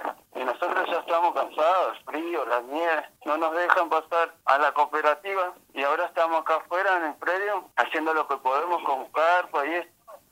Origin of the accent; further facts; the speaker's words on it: Bariloche, Río Negro, Argentina; Somos gente que los vota, gente que somos de Bariloche.